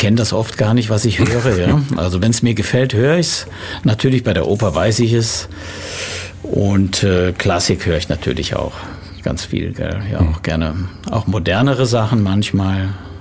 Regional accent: Germany; accent: Rhenish; Und ich musste erstmal meinen rheinischen Dialekt ein bisschen bereinigen, den hatte ich ja.

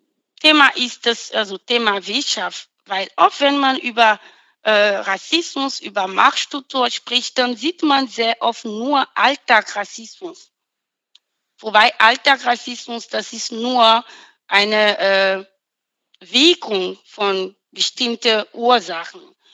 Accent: Benin; German is a second language; now in Germany; weil ich komme aus Benin

